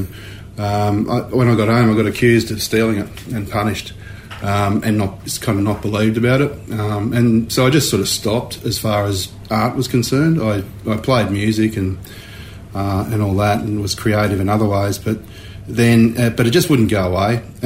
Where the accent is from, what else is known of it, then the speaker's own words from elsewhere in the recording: Bathurst, New South Wales, Australia; also born or lived in Sydney; Wiradjuri. I was born in the Eora country, but we come from around the Bathurst area. Dad and Pop were down Albury Wodonga way.